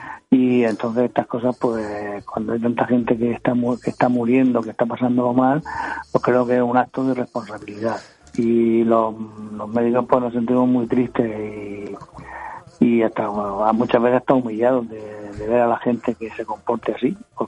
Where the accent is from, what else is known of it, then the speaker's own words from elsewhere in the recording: Region of Murcia, Spain; yo creo que es una canción muy representativa de Murcia y que todo el mundo, pues somos murcianos, pues esta canción nos da ahí en el corazón un poco.